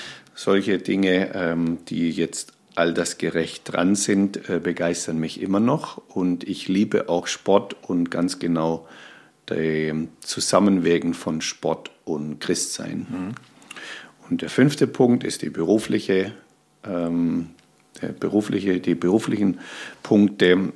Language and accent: German; Karlsruhe, Baden-Württemberg, Germany; now in Solingen, Germany; komme aus dem schönen badischen Land. Ganz genau genommen bin ich in Karlsruhe aufgewachsen und mittlerweile in Solingen, also im Bergischen.